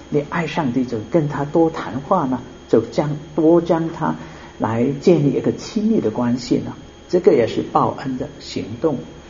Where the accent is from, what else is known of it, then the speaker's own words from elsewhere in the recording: China; 不是一个好像我们中国人来求神拜佛一样来求的是什么，都是祝福我啊